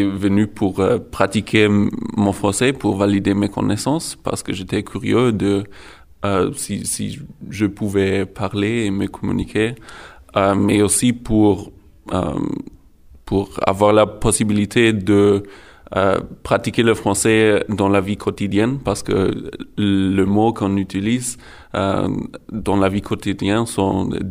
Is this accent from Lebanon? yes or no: no; Germany; French is a second language; j'ai 21 ans et je viens du ouest d'Allemagne, mais j'habite au sud, près de Munich.